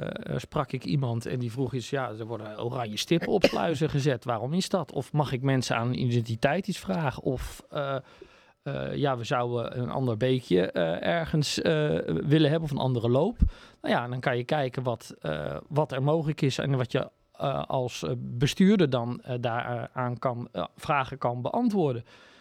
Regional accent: Rijen, North Brabant, Netherlands; Ik kom zelf uit Rijen.

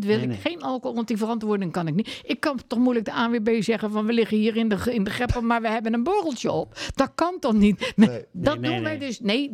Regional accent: The Hague, South Holland, Netherlands; born there; Nee, ik ben niet op de Maaikant geboren. Ik ben geboren in Den Haag.

